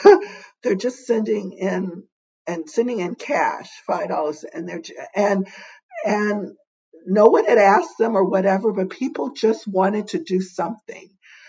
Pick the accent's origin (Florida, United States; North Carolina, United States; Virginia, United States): Virginia, United States; Alexandria; When Raj and I traveled back to my hometown church in Alexandria, Virginia to get married.